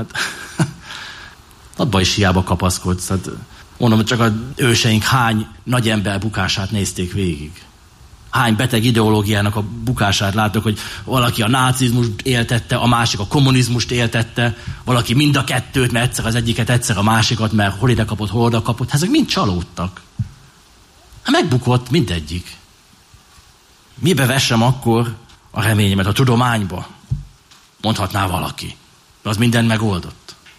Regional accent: Hungary; Igen, magyarok vagyunk, megmutattuk.

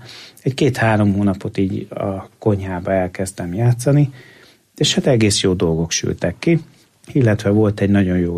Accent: Budapest, Hungary; de ők meg azért alkalmaztak, mert pesti vagyok, tehát nem költözhettem ide, hanem Pesten dolgoztam

